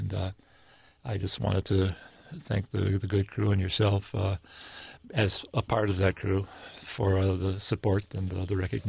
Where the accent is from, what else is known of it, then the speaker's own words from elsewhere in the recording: Detroit, Michigan, United States; I grew up in Detroit, and my father was